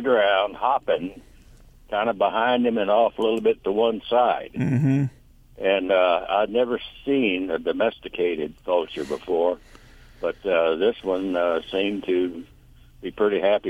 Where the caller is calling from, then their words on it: Louisiana, United States; Vernon Parish.